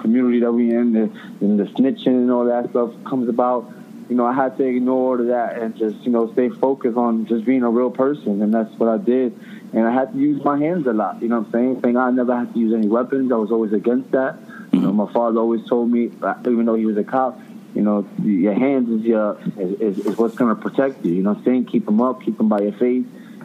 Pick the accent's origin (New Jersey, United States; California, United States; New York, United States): New York, United States; Bronx; So growing up in the Bronx, it was a little bit tough for me because, you know, living in the Bronx my whole entire life, people know your whole entire family